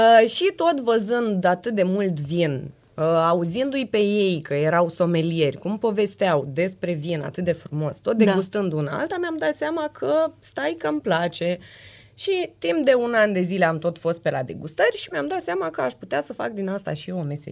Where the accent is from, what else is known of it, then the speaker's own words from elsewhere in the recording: Moldova; eu sunt de origine din Republica Moldova și noi acolo oricum avem o relație foarte specială cu vinul.